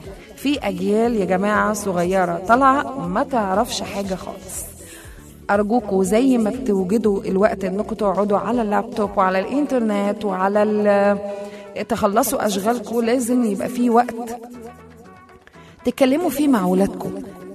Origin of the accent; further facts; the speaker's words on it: Egypt; وتقول له أنا مصري، تحس كده باعتزاز وتحس بحنين وتحس إن أنت لا، ده وطني، ده ما يتبدلش